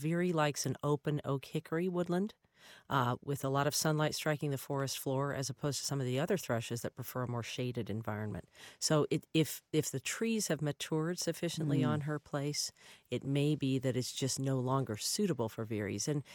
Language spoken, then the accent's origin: English; Richmond, Virginia, United States; I grew up in Richmond, Virginia, and I miss mockingbirds terribly, too.